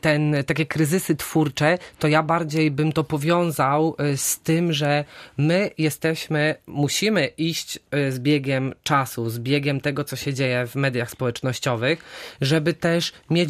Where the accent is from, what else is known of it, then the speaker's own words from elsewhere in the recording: Witnica, West Pomeranian Voivodeship, Poland; ja nie jestem ze Szczecina, pochodzę z miejscowości Witnica Chojeńska, to jest 80 km pod Szczecinem. Tutaj przyjechałem do liceum. Natomiast moje siostry już mieszkały wtedy w Szczecinie, od malutkiego tutaj przyjeżdżam.